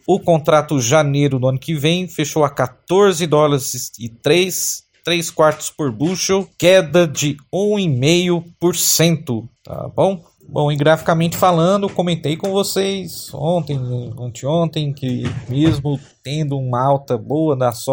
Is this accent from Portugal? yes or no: no; Brazil; Nós, como brasileiros, a gente sabe, o país está melhorando